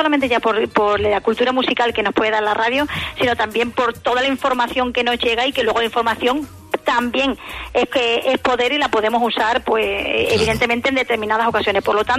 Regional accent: Extremadura, Spain; sí que seguimos siendo los extremeños de tirar hacia las zonas costeras, aunque hay que decir que en Extremadura también tenemos zonas maravillosas de playa dulce.

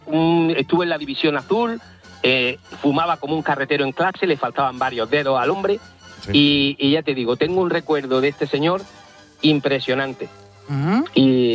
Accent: Granada, Andalusia, Spain; now in Málaga, Spain; De Málaga, pero soy de Granada.

